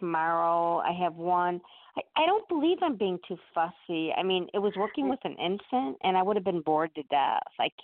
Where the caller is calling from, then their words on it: Illinois, United States; Illinois.